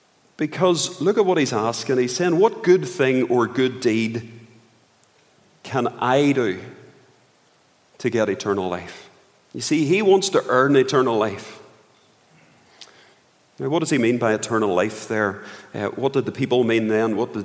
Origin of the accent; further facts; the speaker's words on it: Belfast, Northern Ireland, United Kingdom; I grew up in East Belfast, and I was a decent enough young person growing up.